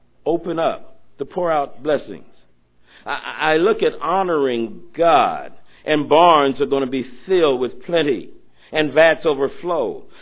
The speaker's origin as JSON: {"language": "English", "region": "Florida", "country": "United States", "tie": "born or raised there", "said": "But we were talking and reminiscing about things that as we were growing up in Florida, what we went through."}